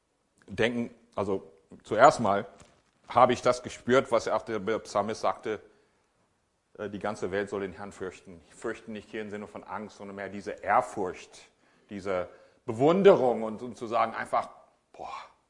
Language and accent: German; Wyoming, United States; Ja, ich bin auch in Wyoming aufgewachsen, das mitten in den Bergen.